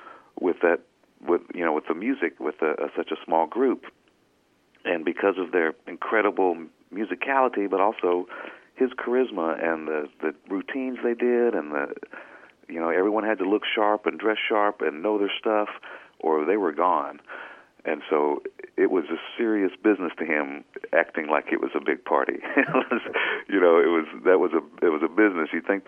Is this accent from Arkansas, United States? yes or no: yes; Arkansas, United States; The family would drive through Brinkley. I'm from the Delta also.